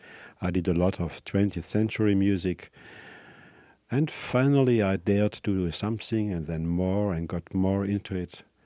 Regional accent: Stuttgart, Baden-Württemberg, Germany; English is a second language; Stuttgart, which is my hometown in the south of Germany.

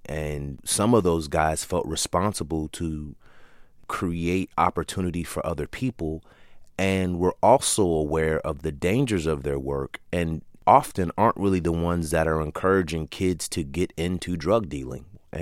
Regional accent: Hayward, California, United States; also born or lived in Oakland; I was born in Oakland and grew up probably about 5 miles from Oakland in Hayward.

